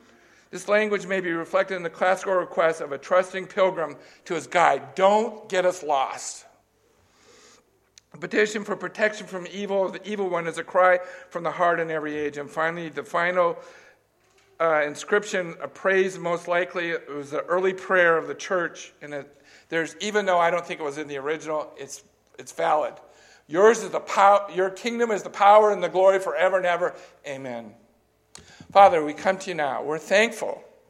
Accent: California, United States; I grew up in California. One of the most greatest times in California was the deserts in the spring when the wildflowers bloom.

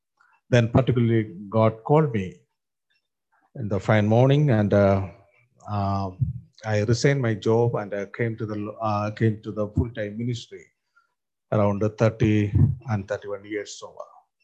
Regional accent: Mylapore, Kerala, India; And I came from the Jacobites background around 45 years back. My original place is Kerala, Mylapore.

